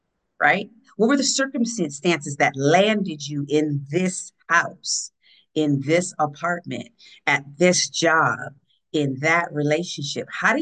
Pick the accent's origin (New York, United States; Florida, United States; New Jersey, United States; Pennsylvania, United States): New Jersey, United States; He's also from Jersey, which I'm from Jersey too.